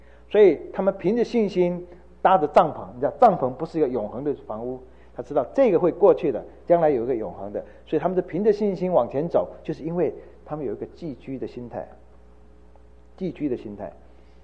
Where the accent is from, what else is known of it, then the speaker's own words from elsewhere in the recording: Fujian, China; now in Taiwan; 我父母是50年前来的，先来后到，我们都是福建人，讲一样的家乡话